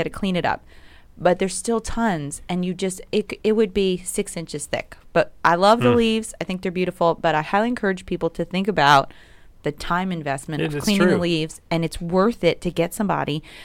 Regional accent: New York, United States; I grew up in New York, but it's right outside of New York City, but it was very suburban, real quick in New York.

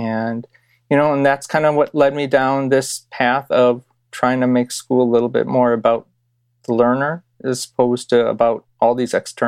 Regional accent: Sheboygan, Wisconsin, United States; I grew up in Sheboygan, Wisconsin, a smaller town. Both my parents immigrated from Pakistan

